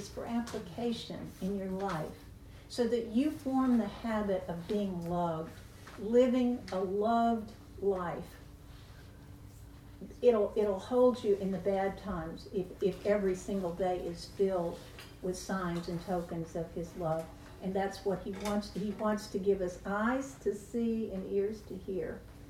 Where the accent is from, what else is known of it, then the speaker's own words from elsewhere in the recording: Texas, United States; she hated my guts because I was from Texas